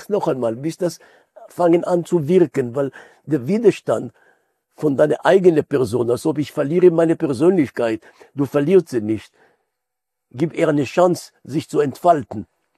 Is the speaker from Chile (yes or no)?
no; Israel; moved away; weil wir sind als Pioniergeneration in Israel anders aufgewachsen